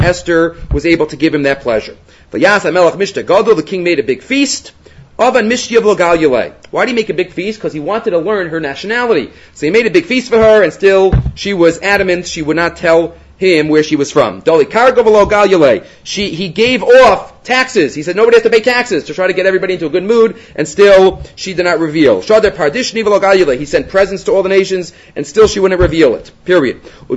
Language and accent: English; United States; Like, I'm an American.